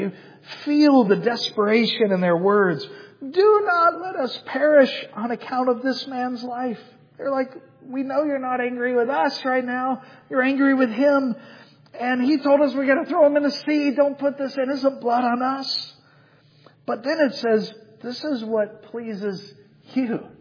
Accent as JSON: {"language": "English", "region": "Georgia", "country": "United States", "tie": "born or raised there", "said": "Growing up in Georgia, our house was actually right on a river."}